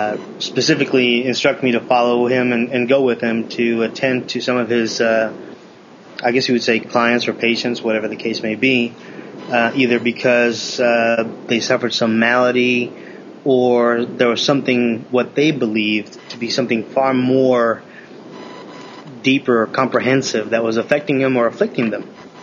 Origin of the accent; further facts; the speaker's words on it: Mexico; I grew up in Mexico, predominantly.